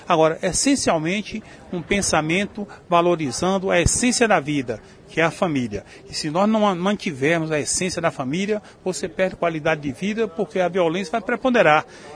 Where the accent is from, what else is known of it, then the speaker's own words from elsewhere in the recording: Vitória da Conquista, Bahia, Brazil; eu sou descendente da quinta geração do fundador do Conquista, então eu estou na minha terra.